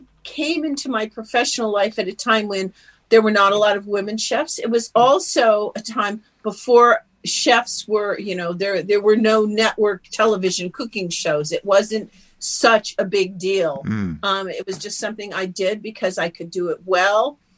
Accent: Galesburg, Illinois, United States; I grew up in Galesburg, Illinois, which is Western Illinois, and come from farming families, of course, on both of my parents.

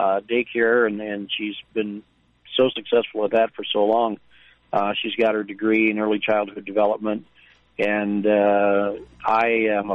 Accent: Ankeny, Iowa, United States; now in Nevada, United States; No, I grew up actually in Ankeny, what used to be a very small town, obviously. And 20 years ago, we moved up to Nevada just to kind of get away from the urban area.

